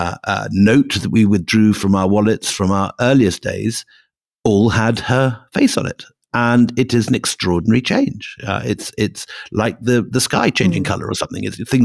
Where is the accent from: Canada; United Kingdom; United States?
United Kingdom; now in India; Me as the Brit living in India